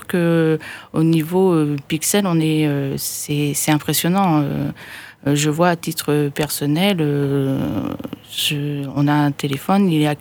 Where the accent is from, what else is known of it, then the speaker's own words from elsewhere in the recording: Sainte-Croix, Occitanie, France; Moi je suis de Sainte-Croix